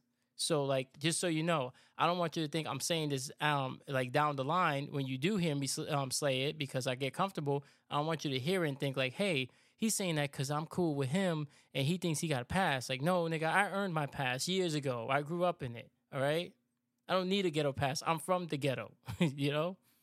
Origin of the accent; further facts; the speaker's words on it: New York, United States; Two, I grew up in New York. That's how we talk in New York.